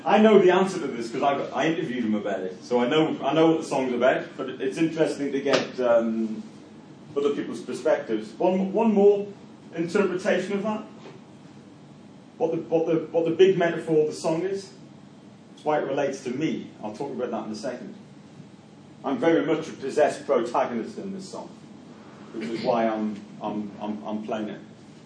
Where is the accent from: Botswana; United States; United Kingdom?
United Kingdom; Newcastle, North East England; If anyone can tell where I'm from, via my accent, Newcastle. I'm from Newcastle.